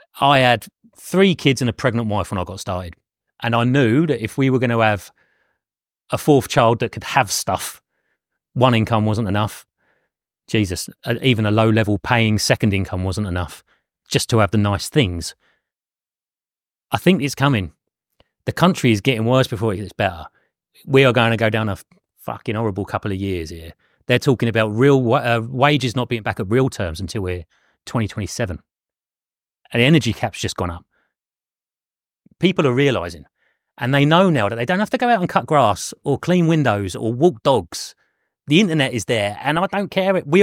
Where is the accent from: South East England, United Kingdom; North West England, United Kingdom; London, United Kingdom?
South East England, United Kingdom; Brighton; I'm from Brighton.